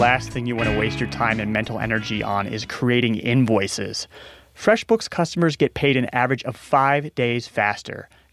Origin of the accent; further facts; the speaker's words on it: Omaha, Nebraska, United States; In 2002, when I was living in my hometown of Omaha, Nebraska, everyone was house crazy.